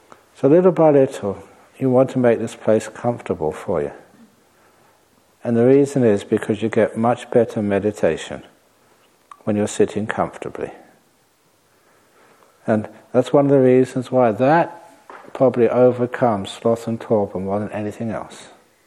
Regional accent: London, United Kingdom; Well, I grew up in London.

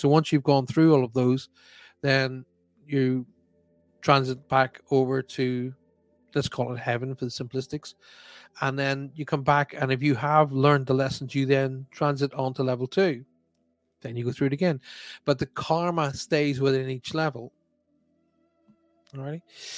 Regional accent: Ireland; by the way, I that's a colloquialism I have actually picked up from the United States. I'm Irish and I do find myself saying it

